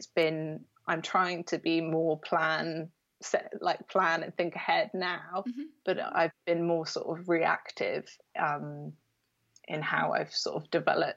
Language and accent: English; Jersey; also born or lived in East London, United Kingdom; No, I come from Jersey in the Channel Islands.